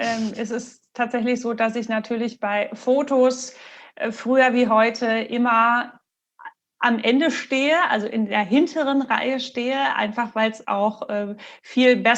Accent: Marburg, Hesse, Germany; Ich bin ja in Marburg aufgewachsen, also auf dem Dorf. Und dann ging es quasi zur weiterführenden Schule in die Stadt.

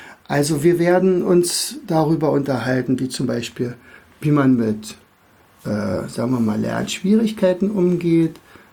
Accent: Berlin, Germany; now in Rauen, Germany; an meinem Dialekt wirst du schon ein bisschen hören. Also ich bin aus dem Raum Berlin. Wohne in Rauen, das ist ein sehr kleiner Ort in der Nähe von Fürstenwalde.

